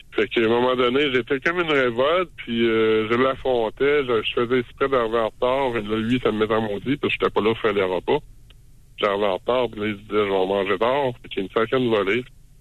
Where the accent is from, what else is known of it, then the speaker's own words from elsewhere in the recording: Quebec City, Quebec, Canada; moi, je suis de Québec, mais je viens de Trois-Rivières dans votre coin, M. Mailloux.